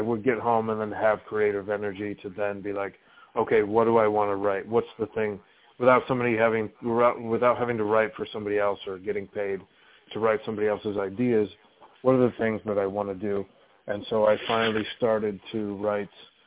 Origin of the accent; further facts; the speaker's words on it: Syracuse, New York, United States; I grew up in Syracuse on the south and on the east side. I went to Catholic school.